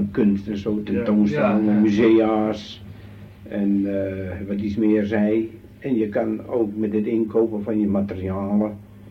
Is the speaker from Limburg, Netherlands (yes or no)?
no; Amsterdam, North Holland, Netherlands; born there; ik ben in Amsterdam geboren.